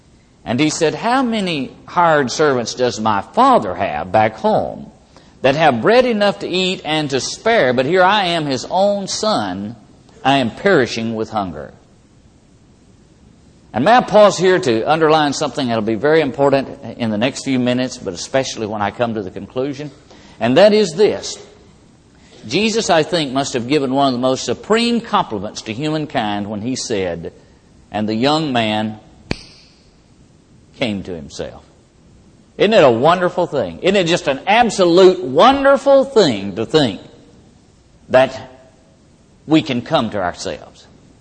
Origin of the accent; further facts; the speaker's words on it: Daytona Beach, Florida, United States; when they tell them I'm from Daytona Beach, Florida.